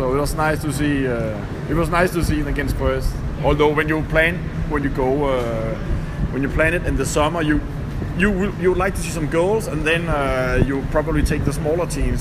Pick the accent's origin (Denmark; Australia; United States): Denmark; Copenhagen, Capital Region of Denmark; Copenhagen.